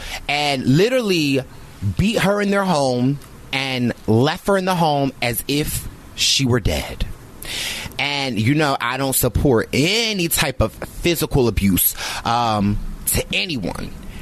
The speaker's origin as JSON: {"language": "English", "town": "Philadelphia", "region": "Pennsylvania", "country": "United States", "said": "I'm from Philadelphia"}